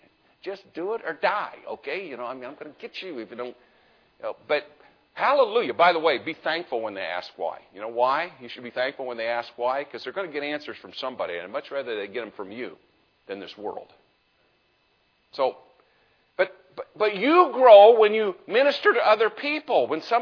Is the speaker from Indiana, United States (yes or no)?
yes; Indianapolis, Indiana, United States; We had, when I grew up in the Indianapolis Speedway, you know, rev it up.